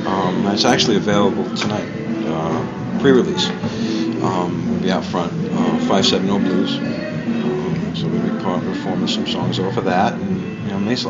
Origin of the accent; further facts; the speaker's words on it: New York City, New York, United States; also born or lived in South Florida; I was born in South Florida, raised up in New York City, Staten Island, Brooklyn.